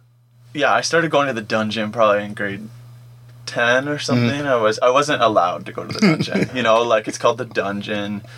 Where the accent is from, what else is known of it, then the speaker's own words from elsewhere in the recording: Whitby, Ontario, Canada; I grew up in Whitby or whatever, and I went to the Polish Hall sometimes